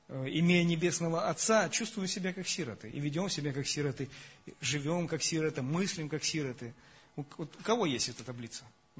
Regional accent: Russia; Мне простительно, я же россиянин.

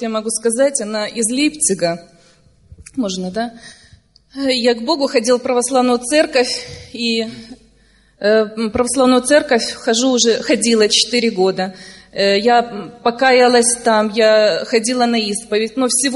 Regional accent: Brovary, Kyiv Oblast, Ukraine; Я сама из Броваров.

